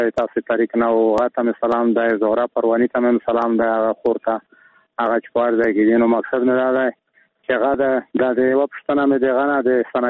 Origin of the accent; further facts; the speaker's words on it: Khost, Afghanistan; موږ هم د خوست سرحدي خلک یو